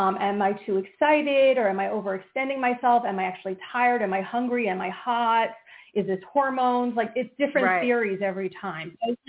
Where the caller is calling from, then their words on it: Pennsylvania, United States; I'm calling from Pennsylvania.